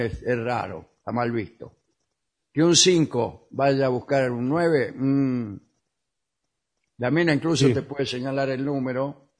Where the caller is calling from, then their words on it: Llavallol, Buenos Aires Province, Argentina; de Lavallol.